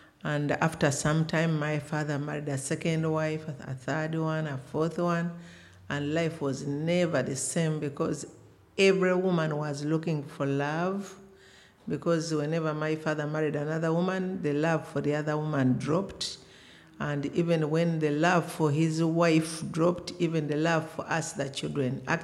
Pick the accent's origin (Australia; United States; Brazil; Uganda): Uganda; And I come from Uganda, but we do church planting in Kenya, Uganda, and Tanzania. A born-again Christian.